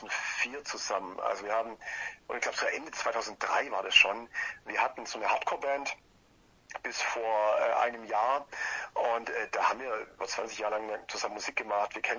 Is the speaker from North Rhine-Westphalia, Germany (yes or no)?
no; Ulm, Baden-Württemberg, Germany; also wir kommen aus dem Ulmer Raum, Ulm-Augsburg mittlerweile. Zwei von uns wohnen mittlerweile in Augsburg und zwei wohnen im Ulmer Raum.